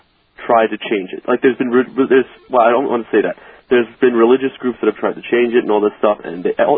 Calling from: New Jersey, United States; From New Jersey.

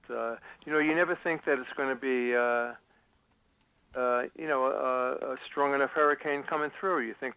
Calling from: Shirley, New York, United States

